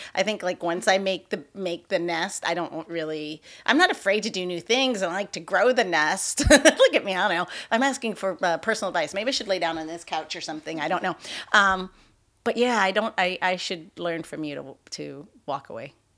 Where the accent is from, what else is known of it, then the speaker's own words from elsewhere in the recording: Midwest, United States; And I got to learn all the differences of the cultural differences there where growing up in the Midwest, it was all kind of like one